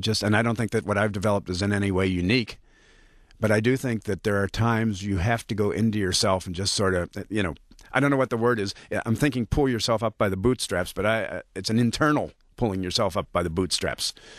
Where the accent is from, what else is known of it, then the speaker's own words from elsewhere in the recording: Detroit, Michigan, United States; now in Bloomfield Hills, United States; I'm from Detroit, and I'm proud of it, and I'm getting prouder by the day.